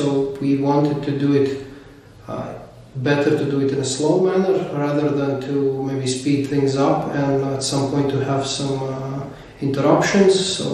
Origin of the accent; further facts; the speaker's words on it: Riga, Latvia; I come from Riga, Latvia.